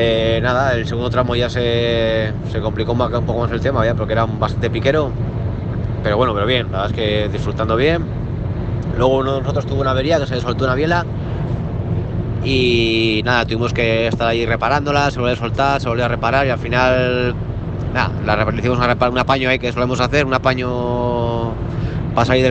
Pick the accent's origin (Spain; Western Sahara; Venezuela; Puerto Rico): Spain; ya sabes que nosotros que somos españoles damos la nota, ¿no? Mucho por ahí fuera.